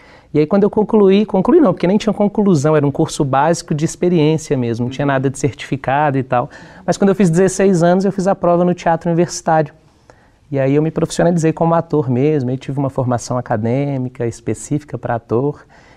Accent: Coronel Murta, Minas Gerais, Brazil; foi na minha cidade natal, no Vale do Jequitinhonha, Coronel Murto, o nome da cidade.

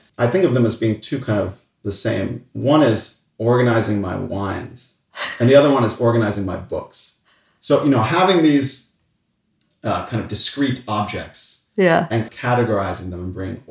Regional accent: Massachusetts, United States; And growing up in Massachusetts in New England, there was one country music station.

